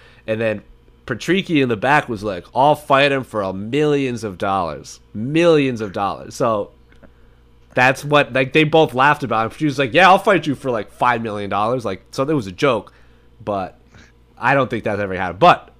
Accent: Westmeath, Ireland; now in United States; Petesy gave you a pass because we're from Westmeath and no one claims Westmeath.

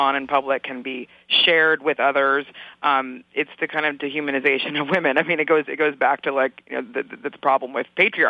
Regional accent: West Coast, United States; I'm on the West Coast right now. I'm from the West Coast.

